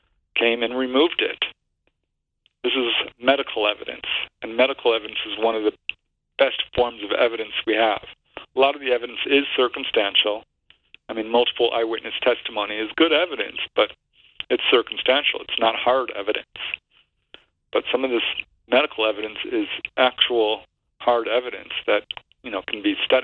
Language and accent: English; Topanga Canyon, California, United States; which turned out to be my hometown